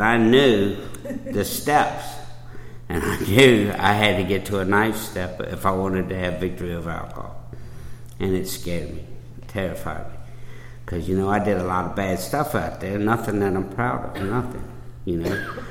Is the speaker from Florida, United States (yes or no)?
no; Chesapeake, Virginia, United States; I'm from here, I grew up in South Norfolk